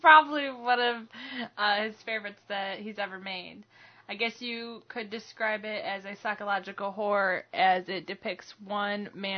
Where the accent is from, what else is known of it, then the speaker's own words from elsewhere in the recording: Mississippi, United States; I grew up in Mississippi and was hooked up with Mid-South, UWF.